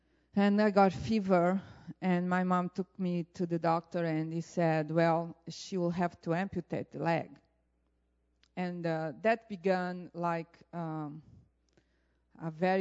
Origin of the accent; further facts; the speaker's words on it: Angola; born there; English is a second language; I was born in Africa, and Africa, Angola was a colony of Portugal. If you make counts, I was born in 1960